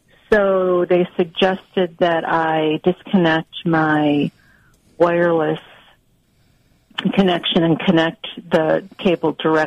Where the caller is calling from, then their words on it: Brockport, New York, United States; I'm calling from Brockport.